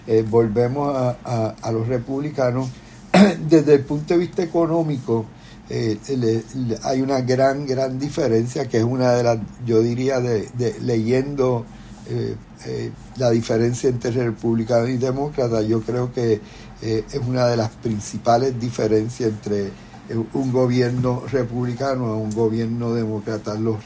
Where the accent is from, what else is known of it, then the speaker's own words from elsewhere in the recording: Puerto Rico; Y uno como latino, uno como minoría, que somos los puertorriqueños